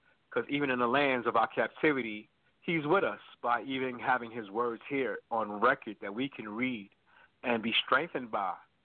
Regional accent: New York City, New York, United States; When I was growing up in Harlem, they told us we wasn't going to get past 30.

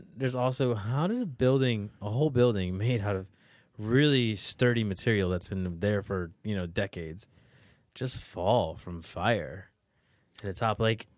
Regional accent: New York, United States; And I'm from New York, too. So, like, it really hit close to home.

